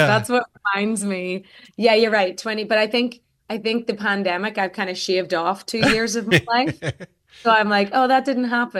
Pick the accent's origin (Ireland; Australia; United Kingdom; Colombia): Ireland; now in Austin, United States; this is why I came from Ireland and I call Austin home, because it's like home to me.